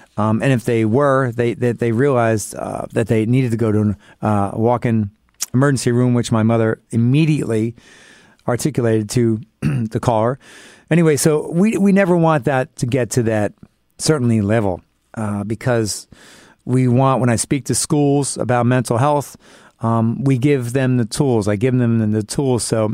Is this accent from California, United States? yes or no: no; New York City, New York, United States; being a New Yorker, unfortunately, I've gotten myself into a few situations